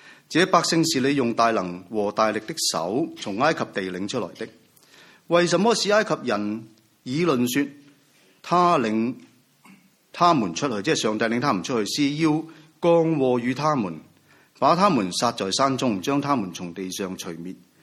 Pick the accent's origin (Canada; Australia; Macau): Macau; 我出生在澳门，很小就回教会了，未够十岁的我，六十年代我已经回去澳门的第一间的宣教士的教会智道堂圣公会底下建立的教会。